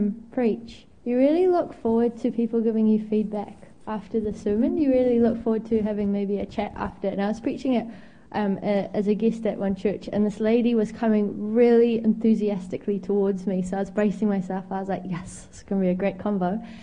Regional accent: Zimbabwe; now in New Zealand; So I have a weird accent. I'm from Zimbabwe, but Zimbabweans don't actually pick it, which is weird.

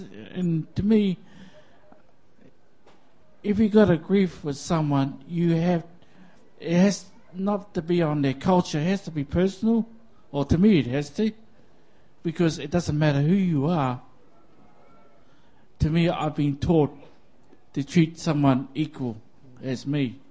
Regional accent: New Zealand; I didn't know that I was being Māori, being segregated, you know. I just saw myself as myself growing up in New Zealand

